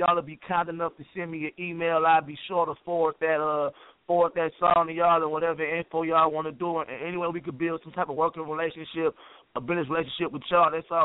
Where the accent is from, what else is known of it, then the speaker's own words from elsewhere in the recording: Philadelphia, Pennsylvania, United States; now in Temple, United States; We really from all over the place, man, but we located in Temple, Texas right now. That's Central Texas. I'm from Philadelphia.